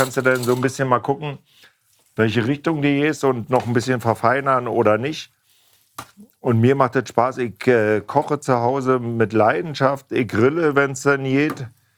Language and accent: German; East Germany, Germany; Ich komme ja aus dem Osten.